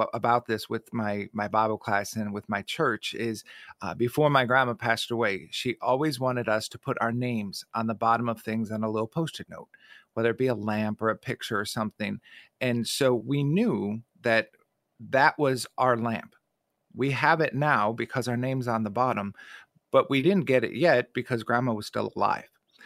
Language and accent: English; Midwest, United States; Growing up in the Midwest, if we knew a tornado was coming, the sky would turn this weird shade of green.